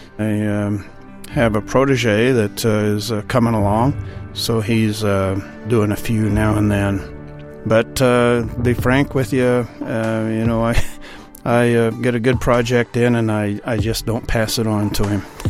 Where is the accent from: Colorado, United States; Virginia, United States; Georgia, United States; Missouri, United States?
Colorado, United States; Parker; I'm from Parker, Colorado, and I paint ski maps.